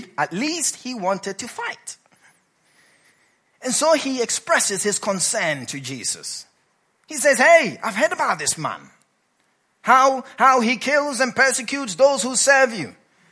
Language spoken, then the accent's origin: English; Ghana; For some of you, my African brothers, and I am African, I'm Ghanaian